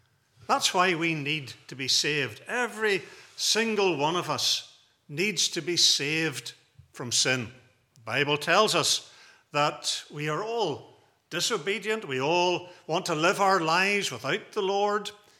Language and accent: English; Portrush, Northern Ireland, United Kingdom; Now, I grew up in Portrush, and way back in olden days when I was there, they had a lifeboat in Portrush